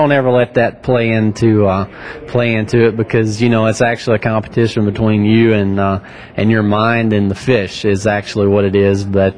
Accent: United States; I grew up on the Tennessee River, so, you know, shallow fishing

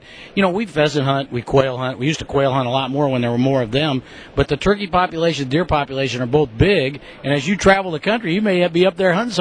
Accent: Illinois, United States; You know, I come from Illinois, and part of the reason I think I haven't turkey hunted is because of the fact not a lot of turkeys in Illinois

